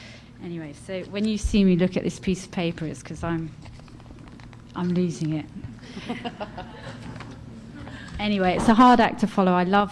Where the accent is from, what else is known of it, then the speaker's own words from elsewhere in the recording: London, United Kingdom; I was born in London. I'm a Londoner. I grew up in Notting Hill Gate. And obviously, I haven't really left, haven't gone very far. Still live in northwest London. I was the youngest of four children.